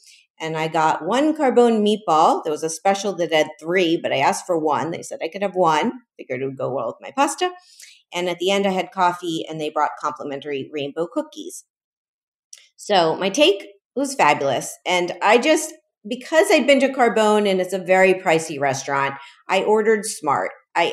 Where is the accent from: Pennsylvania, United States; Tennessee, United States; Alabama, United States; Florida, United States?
Florida, United States; Miami; because, you know, it's my hometown. I want to see their Miami rendition.